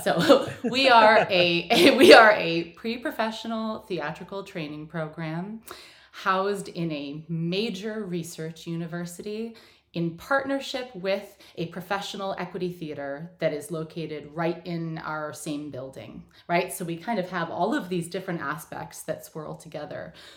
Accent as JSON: {"language": "English", "region": "New York", "country": "United States", "tie": "born or raised there", "also_born_or_lived": "Boston", "said": "I grew up just south of here. I was born in Boston and was there for a few years, but then grew up in central New York."}